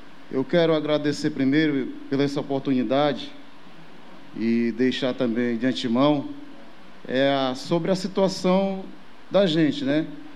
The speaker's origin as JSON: {"language": "Portuguese", "region": "Piauí", "country": "Brazil", "tie": "born there", "said": "eu sou nordestino, eu nasci numa cidade no litoral do Piauí, mas na minha casa nunca faltou nada"}